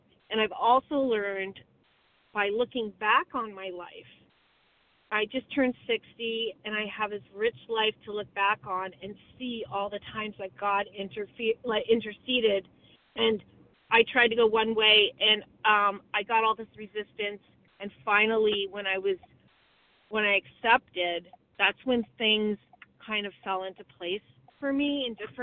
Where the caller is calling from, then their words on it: Vermont, United States; from Vermont.